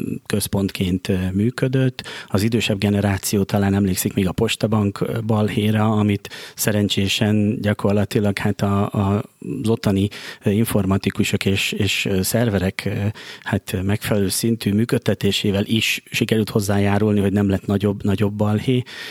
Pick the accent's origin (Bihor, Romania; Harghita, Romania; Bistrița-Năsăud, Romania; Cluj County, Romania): Bihor, Romania; Oradea; akkor ez még Nagyváradon volt, amikor az osztályfőnököm egy ZX81-et behozott az osztályba